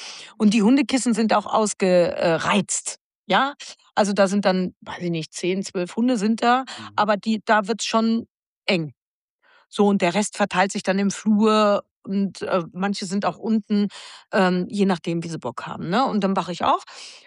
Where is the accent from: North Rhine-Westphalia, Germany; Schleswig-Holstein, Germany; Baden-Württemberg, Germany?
North Rhine-Westphalia, Germany; Arnsberg; da, wo ich aufgewachsen bin, also wo ich geboren bin, das nennt sich Arnsberg, das ist im Sauerland